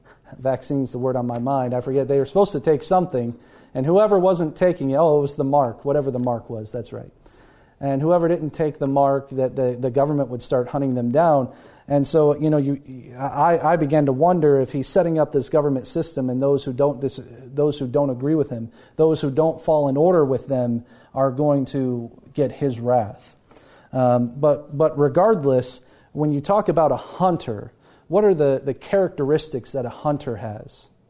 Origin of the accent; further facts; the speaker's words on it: Kentucky, United States; now in Michigan, United States; We live in Michigan. Most of us think of like deer hunters. I grew up in Kentucky.